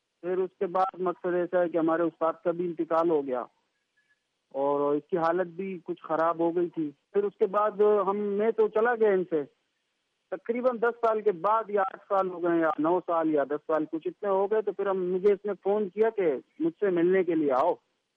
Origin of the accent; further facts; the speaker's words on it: Karachi, Sindh, Pakistan; also born or lived in Mingora, Pakistan; میں کراچی سے ہوں اور پیچھے میں سوات سے منگورا سے تعلق رکھتا ہوں, کمبر سے.